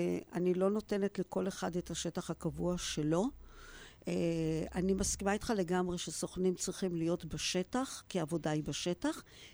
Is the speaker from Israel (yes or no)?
yes; Ramat Gan, Tel Aviv District, Israel; אני למשל באה מרמת גן. אני רמת גנית.